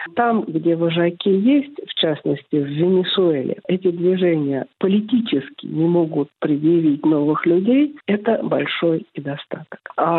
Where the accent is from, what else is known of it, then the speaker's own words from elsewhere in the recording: Moscow, Russia; И когда я сказала, что я из Москвы